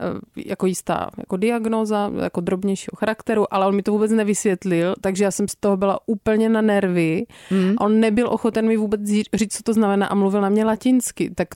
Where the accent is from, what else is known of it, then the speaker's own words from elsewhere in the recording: South Moravian Region, Czechia; jak se říká u nás na Jižní Moravě